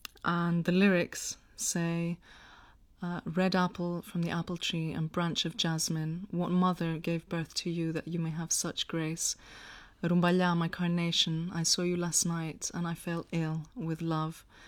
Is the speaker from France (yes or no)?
no; Greece; moved away as an adult; now in London, United Kingdom; Yeah, I'm half English and half Greek, and I grew up in Greece. All my Greek family is from Crete. And then I decided to move to London to study music